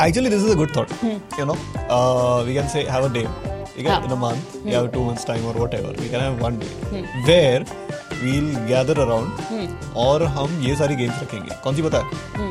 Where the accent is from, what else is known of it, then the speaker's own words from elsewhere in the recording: Mumbai, Maharashtra, India; अभी हम मुंबई से हूँ, कोई हरियाणा से था, कोई और कहीं से था